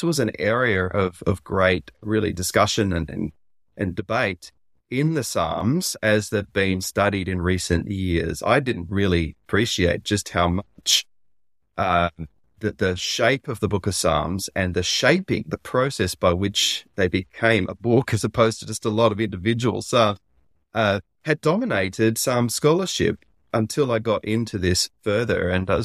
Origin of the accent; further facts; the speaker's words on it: Melbourne, Victoria, Australia; Australia, of course. I grew up in Melbourne, actually. Melbourne, Australia, which is at the very southern point of the main continent of Australia.